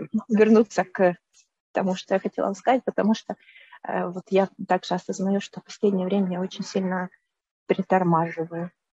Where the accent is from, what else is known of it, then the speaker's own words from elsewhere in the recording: Volyn Oblast, Ukraine; Это мой родной город, я здесь родилась.